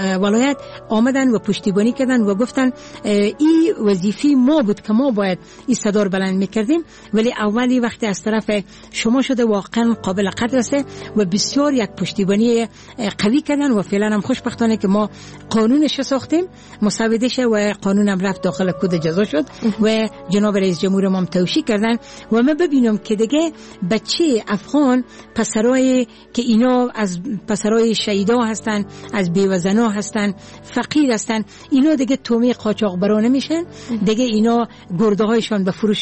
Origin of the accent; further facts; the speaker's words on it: Herat, Afghanistan; now in Kabul, Afghanistan; من متولد هرات هستم، یعنی از شهر هرات هستم، ولی تقریبا شاید بیش از 30 سال باشه که در کابل زندگی می کنم.